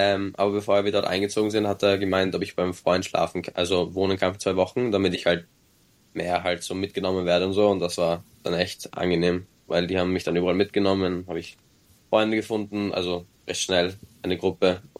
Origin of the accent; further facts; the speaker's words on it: Austria; now in Ireland; Also ich kann mich noch erinnern, da bin ich von Österreich nach Irland gekommen.